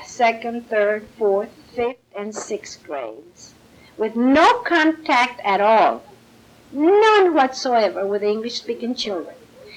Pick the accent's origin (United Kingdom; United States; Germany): United States; Falfurrias, Texas; I was born in Falfurrias, Brooks County, Texas. And I was reared there, went to school until I was full grown.